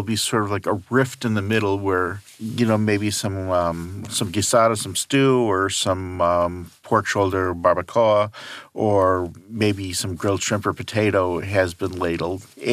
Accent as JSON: {"language": "English", "town": "Los Angeles", "region": "California", "country": "United States", "said": "We can't help ourselves. We're from Los Angeles."}